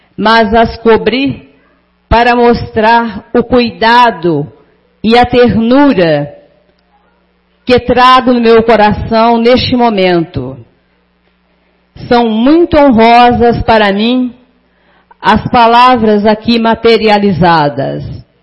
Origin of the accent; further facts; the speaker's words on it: Guiricema, Minas Gerais, Brazil; also born or lived in Rio de Janeiro; sou de Guiricema, enquanto em meus documentos constava Botafogo, Rio de Janeiro, Distrito Federal.